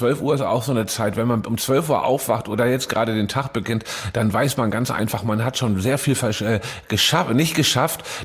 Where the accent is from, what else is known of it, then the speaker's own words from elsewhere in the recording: Hamburg, Germany; Ich als gebürtiger Hamburger muss das sagen.